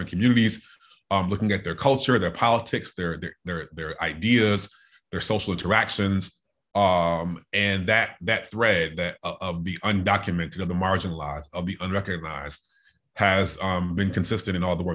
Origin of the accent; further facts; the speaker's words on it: Beloit, Wisconsin, United States; So I actually grew up in a college town in Wisconsin, Beloit, Wisconsin, but it's also a factory town.